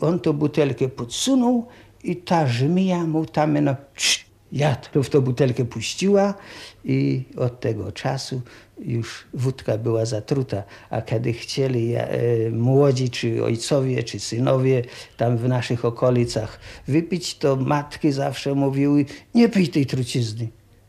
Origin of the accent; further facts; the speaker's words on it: Karsin, Pomeranian Voivodeship, Poland; U nas w Karsynie to powstała pierwsza kapela kaszubska.